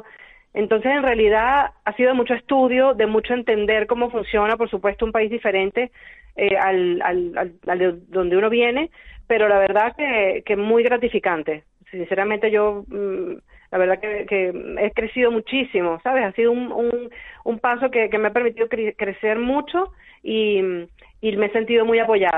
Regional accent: Venezuela; now in Spain; al llegar a España hace ya 5 años. Soy venezolana

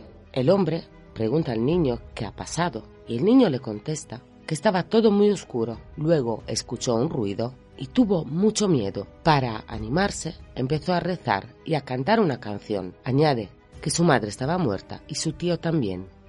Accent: Sardinia, Italy; Spanish is a second language; Bárbara y Stefano eran de Cerdeña, mi isla, de donde vengo yo

